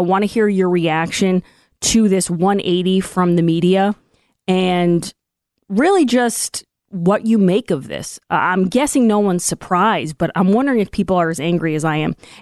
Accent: Ireland; I'm a pretty forgiving person. I really don't hold a grudge, especially for being an Irish woman.

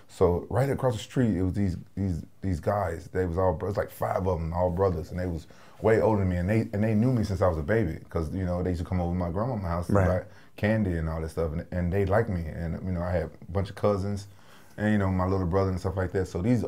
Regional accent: Memphis, Tennessee, United States; Yeah, so I grew up in South Memphis.

